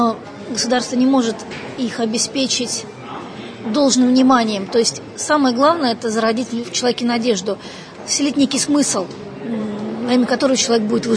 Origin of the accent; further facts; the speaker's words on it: Moscow, Russia; Я из Москвы … понятно, что когда-то, мой дедушка, он, в общем, с Урала.